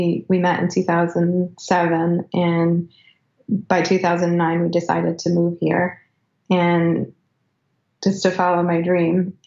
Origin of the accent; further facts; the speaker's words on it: New York, United States; now in Brattleboro, United States; I'm from New York, and I always wanted to see what it was like to live in a smaller place